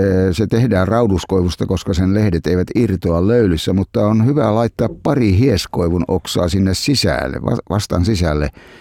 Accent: Savo, Finland; mutta minä savolaisena kyllä sanon vastojamestari.

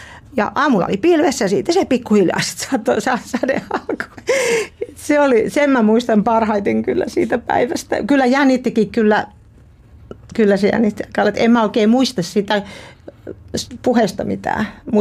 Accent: Juva, South Savo, Finland; Mä oon Juvalta kotoisin, siitä läheltä Mikkeliä.

